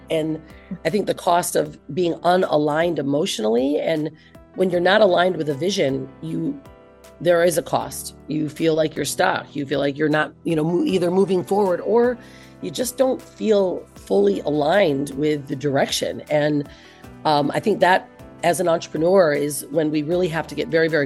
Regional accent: Michigan, United States; moved away as an adult; I'm from Michigan in the United States, and I flew from Michigan to California to work. Here I am in this new state

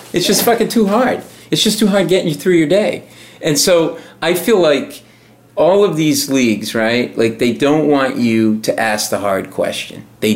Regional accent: Providence, Rhode Island, United States; You're from Canton, Mass. I'm from Providence, Rhode Island.

